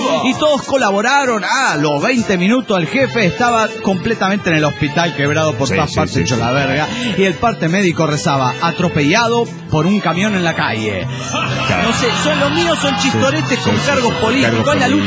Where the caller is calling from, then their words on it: Caracas, Capital District, Venezuela; de Caracas, Venezuela.